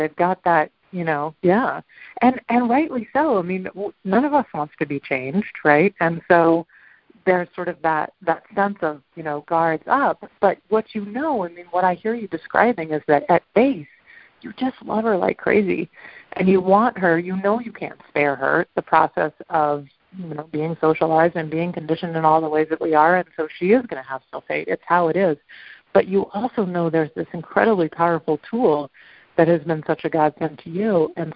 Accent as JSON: {"language": "English", "region": "the South", "country": "United States", "said": "I'm from the South, but I guess that fits, right?"}